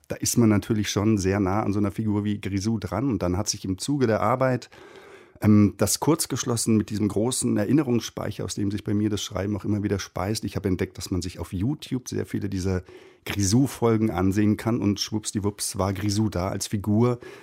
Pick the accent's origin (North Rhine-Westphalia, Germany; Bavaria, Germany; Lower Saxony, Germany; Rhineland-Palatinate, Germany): Bavaria, Germany; Ich bin in Bayern aufgewachsen, da kam das.